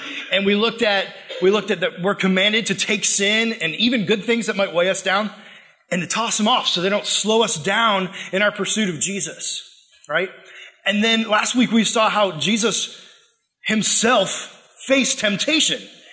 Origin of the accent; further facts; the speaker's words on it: Plymouth, Massachusetts, United States; I'm from Plymouth, Massachusetts.